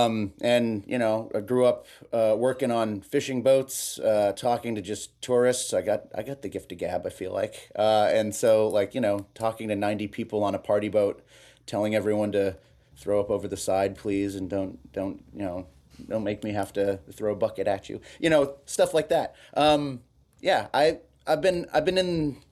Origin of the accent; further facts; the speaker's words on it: Barnstable, Massachusetts, United States; So I grew up in Craigville, in Barnstable, Craigville Village